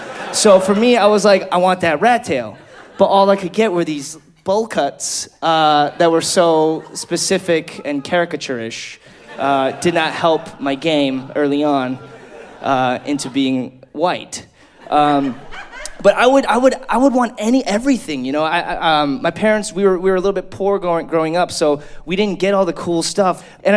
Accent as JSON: {"language": "English", "town": "Taylor", "region": "Michigan", "country": "United States", "tie": "born or raised there", "said": "I was like, yo, I grew up in Taylor, Michigan."}